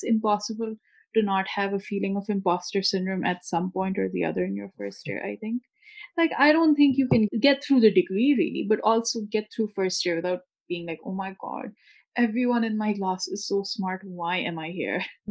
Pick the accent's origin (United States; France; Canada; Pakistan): Pakistan; Lahore, Punjab; So, you know, I grew up in Lahore